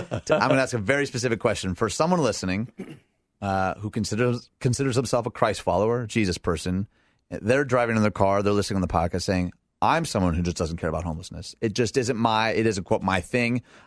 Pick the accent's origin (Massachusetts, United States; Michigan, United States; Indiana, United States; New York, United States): Michigan, United States; now in Elgin, United States; I was raised outside Detroit.